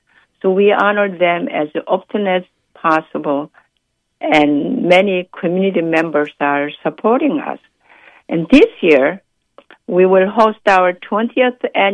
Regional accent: South Korea; English is a second language; growing up in South Korea after the Korean War.

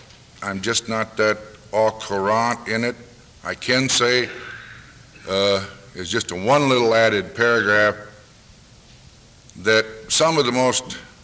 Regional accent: Austin, Minnesota, United States; Certainly I remember as a boy growing up in Austin, the great columnists, Cedric Adams, George Barton, and lo and behold, Dick Cullum, who's still writing.

